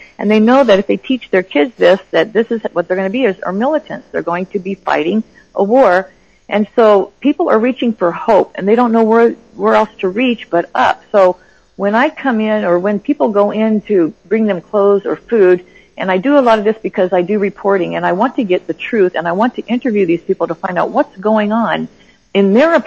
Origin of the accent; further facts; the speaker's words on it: United States; So me being an American is a strike against me. Me being a Christian is also a strike against me